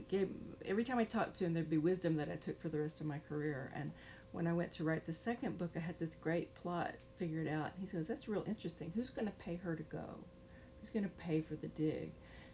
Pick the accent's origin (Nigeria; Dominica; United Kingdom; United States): United States; Mississippi; And I'm from Mississippi, and it took me a while to figure out a story that was the one I wanted to tell about my home.